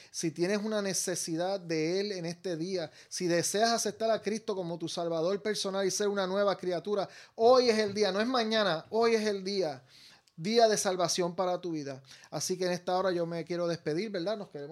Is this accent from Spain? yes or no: no; Puerto Rico; nosotros somos pues naturales de Puerto Rico. Puerto Rico.